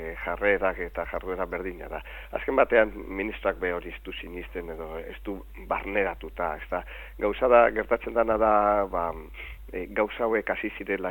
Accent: Basque Country, Spain; ez ni nazionala naiz, ni euskalduna naiz

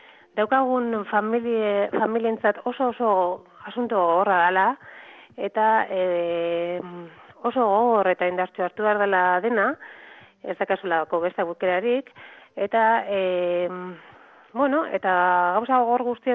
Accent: San Sebastián, Basque Country, Spain; Ni donostiarra naiz

